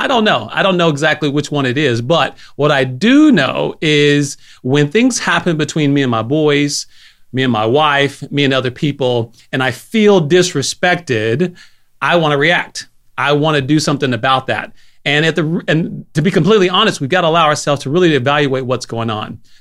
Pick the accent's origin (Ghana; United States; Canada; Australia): United States; Hobbs, New Mexico; when we grew up in Hobbs. I don't know if Hobbs, New Mexico was just it